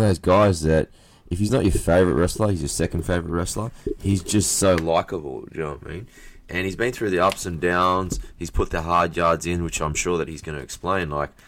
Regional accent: Blacktown, New South Wales, Australia; Blacktown.

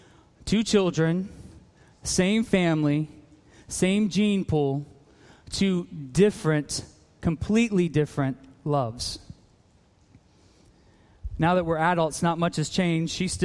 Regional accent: Philippines; Growing up in the Philippines

